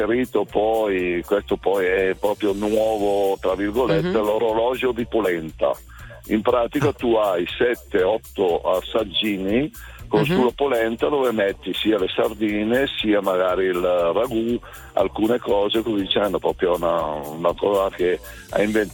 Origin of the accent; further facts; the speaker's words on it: Sarnico, Lombardy, Italy; Sono di Sarmico, dal Lago di Seo